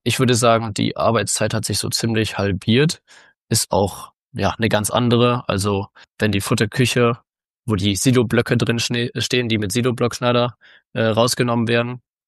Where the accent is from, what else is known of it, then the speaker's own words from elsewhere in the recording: North Rhine-Westphalia, Germany; ich komme aus dem Münsterland, aus dem Kreis Borken. Ja, bin auf dem elterlichen Betrieb aufgewachsen